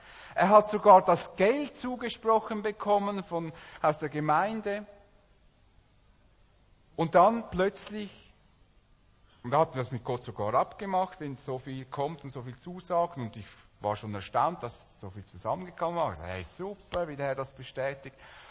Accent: Switzerland; auch als Schweizer, die sich gewohnt sind, alles zu versichern

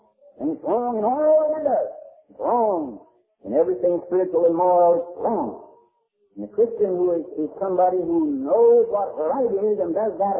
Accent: Pennsylvania, United States; born there

